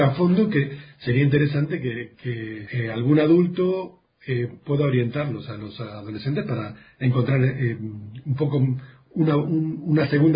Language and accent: Spanish; Argentina; yo soy argentino, he vivido las dictaduras militares en Argentina. Lo he sufrido, he vivido bajo regímenes militares durante muchos años de mi vida